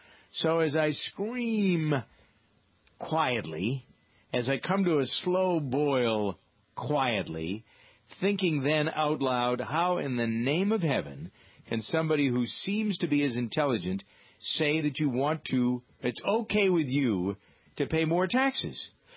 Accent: Framingham, Massachusetts, United States; Yeah, there's a new little bakery in Framingham, my hometown.

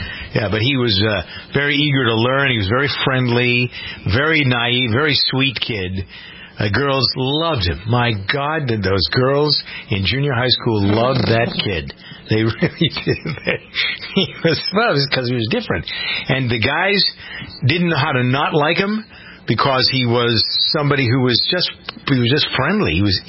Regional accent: Framingham, Massachusetts, United States; Speaking of my hometown of Framingham, next to Framingham is a smaller town called Natick.

